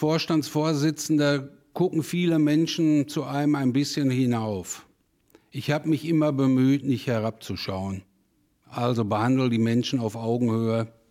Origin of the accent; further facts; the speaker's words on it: Bockum-Hövel, North Rhine-Westphalia, Germany; born there; Ich bin ja in Bockumhövel geboren. Das heißt, ich habe das Bergbauleben von Anfang an mitbekommen. Mein Vater war damals Bergmann, hat sich dann hinterher noch entwickelt bis zum Steiger, Reviersteiger. Also ich komme aus einer Bergmannsfamilie